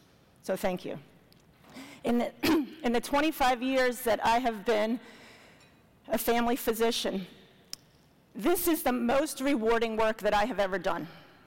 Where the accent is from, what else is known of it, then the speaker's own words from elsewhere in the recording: Camden, New Jersey, United States; Not everybody who's born in Camden, New Jersey admits it. I was born in Camden, New Jersey, grew up there.